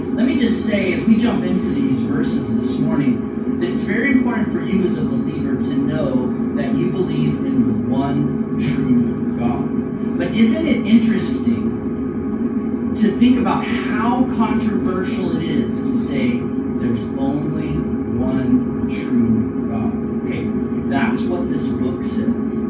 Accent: Austin, Texas, United States; I'm like a 20-year-old kid. I'm thinking, dude, this is the weirdest thing I've ever experienced. And I grew up in Austin.

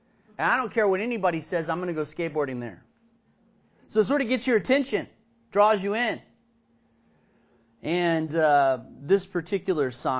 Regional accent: Austin, Texas, United States; a lot of times as a young kid growing up in Austin, Austin was such a metropolitan place.

